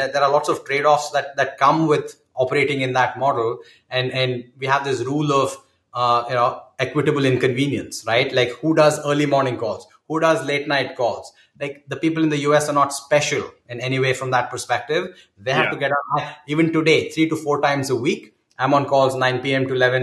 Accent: India; English is a second language; moved away as an adult; now in United States; And I'm Indian. I grew up in India. So I have a cultural affinity there.

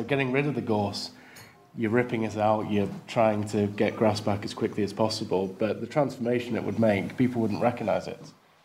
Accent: Hoylake, North West England, United Kingdom; I'm from Hoylake.

